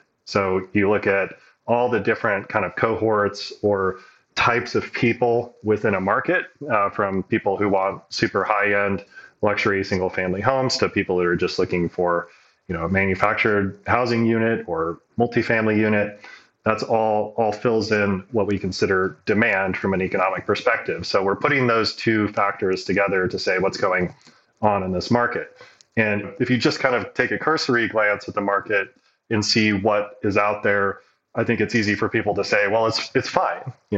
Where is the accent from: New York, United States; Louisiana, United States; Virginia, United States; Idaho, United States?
Idaho, United States; Boise; now in Moscow, United States; I grew up in Boise and moved up here to go to college at the University of Idaho and have mostly stuck around since then.